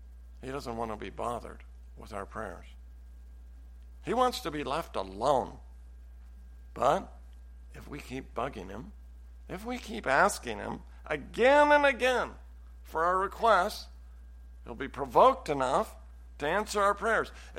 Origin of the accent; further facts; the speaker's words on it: Salem, Oregon, United States; I grew up in Salem, Oregon, very far from that culture.